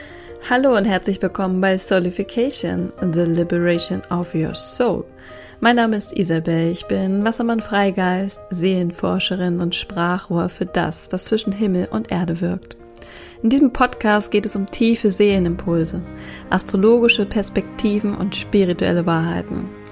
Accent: Hamburg, Germany; Ein Gruß geht nach Hamburg, in meine Heimat.

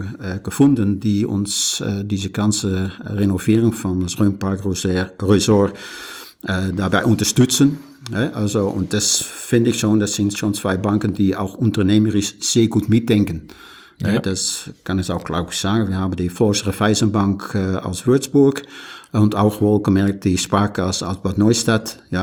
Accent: Netherlands; German is a second language; now in Germany; Du hörst es vielleicht auch, mein Dialekt. Bin mal Niederländer, schon seit vielen Jahren.

